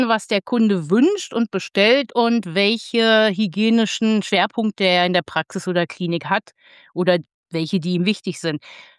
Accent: Lengede, Lower Saxony, Germany; also born or lived in Wolfenbüttel; gebürtig komme ich, wie man hören kann, nicht aus Bayern, sondern aus Niedersachsen. Ich bin in der wunderschönen Jägermeisterstadt Wolfenbüttel geboren und bin in einem kleinen Dorf namens Lengede aufgewachsen, welches in den 60er Jahren durch ein Bergwerksunglück zu trauriger Berühmtheit kam.

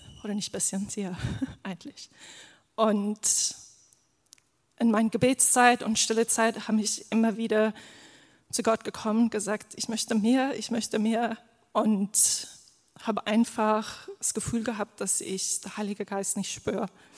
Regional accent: South Africa; German is a second language; alle wissen, dass ich aus Südafrika komme. Das ist meine Heimat.

